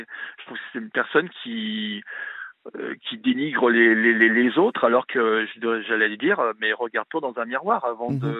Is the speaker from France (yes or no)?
yes; France; ou même venir même chez moi en France